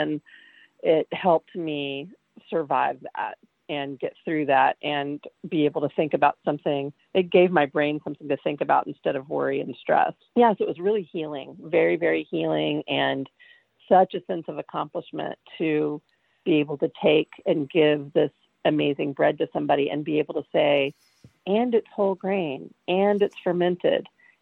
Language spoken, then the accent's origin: English; the South, United States; because I'm also from the South.